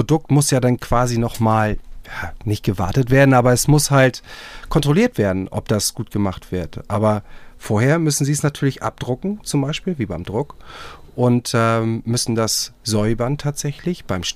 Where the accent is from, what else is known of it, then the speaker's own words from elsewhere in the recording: Husum, Schleswig-Holstein, Germany; Ich bin ja auch eigentlich gebürtiger Husumer. Ist auch ländlich